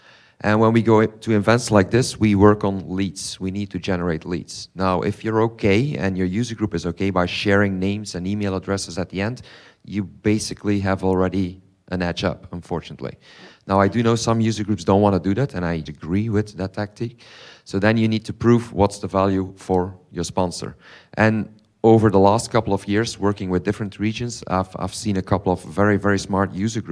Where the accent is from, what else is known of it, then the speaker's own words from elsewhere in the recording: Belgium; English is a second language; I mean, I am from Belgium. That's my favorite place for having a user group.